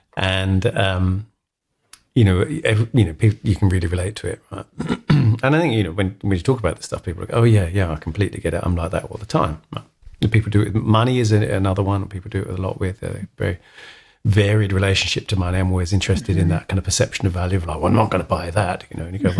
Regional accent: England, United Kingdom; I'm English, but I don't drink tea.

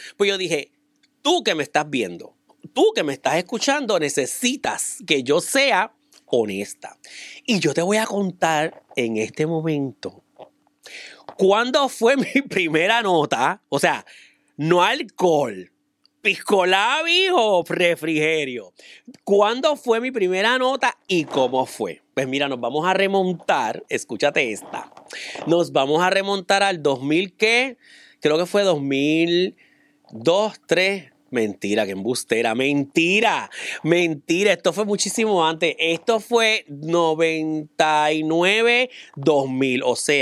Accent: Puerto Rico; No, pues soy puertorriqueña.

